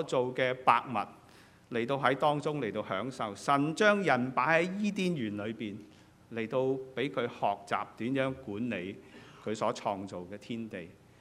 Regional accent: China; 我们中国人的农历，下个礼拜我们过农历新年了

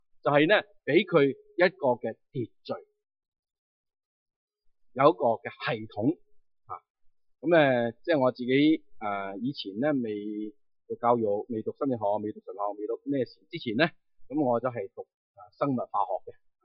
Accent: China; 咁其实呢我哋中国人嗰啲字都好好㗎

